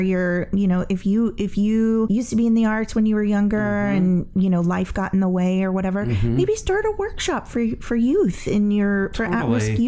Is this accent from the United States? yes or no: yes; Springfield, Missouri, United States; in my hometown, with the Springfield Little Theater.